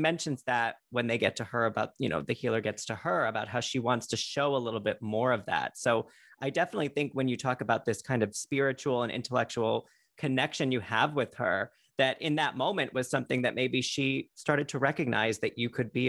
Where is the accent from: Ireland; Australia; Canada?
Ireland; I mean, I am Irish, so I will say that much.